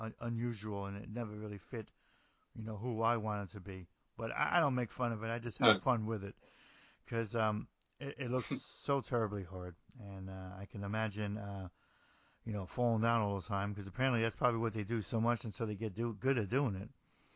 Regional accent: New Jersey, United States; I'm from New Jersey, which is right next to New York.

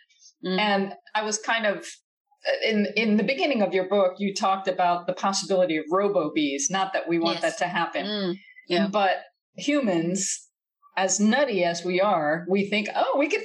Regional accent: United States; One of the things I enjoyed was the fact that you are British and I am American, and so some of the terminology is a little different.

